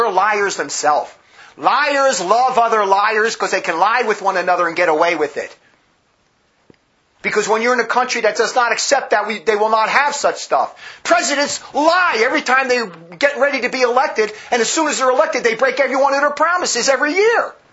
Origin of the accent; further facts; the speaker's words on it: Newark, New Jersey, United States; As a child, that's what I grew up on in the Our Lady of Good Counsel Church in Newark, New Jersey.